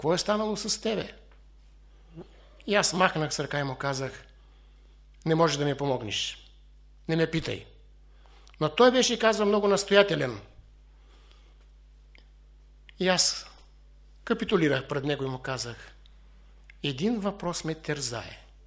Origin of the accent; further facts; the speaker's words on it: Gabrovo Province, Bulgaria; дойдохме на моето родно село. И една седмица така с баджанакът обикаляхме местата, където аз съм израснал.